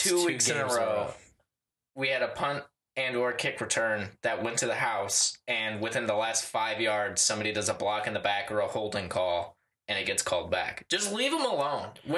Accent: St. Louis, Missouri, United States; I don't like that it's coming against my hometown St. Louis Blues.

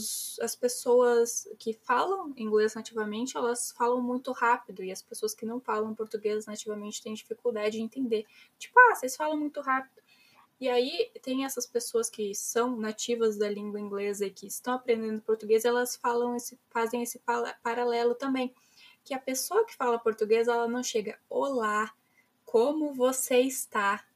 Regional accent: Rio Grande do Sul, Brazil; Tu pega eu, por exemplo, que sou gaúcha, eu falo de um jeito.

